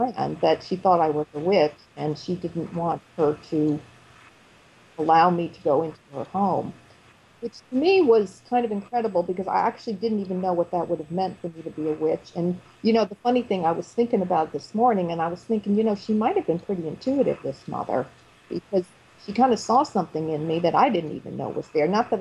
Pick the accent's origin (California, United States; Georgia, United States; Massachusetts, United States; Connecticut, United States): Massachusetts, United States; And growing up in Massachusetts, I don't know if anybody has ever been to Sturbridge Village.